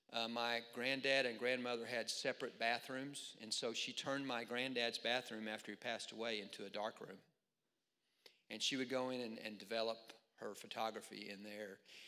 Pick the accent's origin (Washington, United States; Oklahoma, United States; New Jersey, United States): Oklahoma, United States; I have a big family growing up in Oklahoma